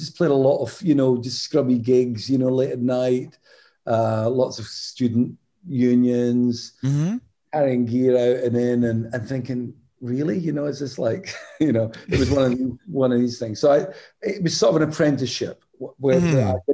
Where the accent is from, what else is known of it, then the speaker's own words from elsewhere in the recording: Dundee, Scotland, United Kingdom; also born or lived in Glasgow; I was from Dundee, just 80 miles up the road.